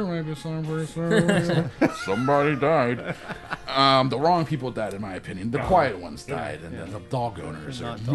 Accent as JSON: {"language": "English", "region": "Southern United States", "country": "United States", "tie": "born or raised there", "said": "Growing up in the South as a terrible white person."}